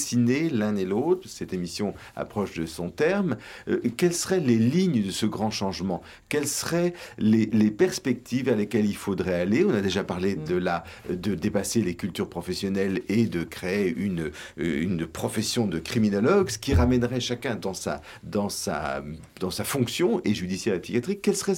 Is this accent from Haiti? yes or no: no; France; de la manière dont, chez nous en France, je crois, je parle sous votre contrôle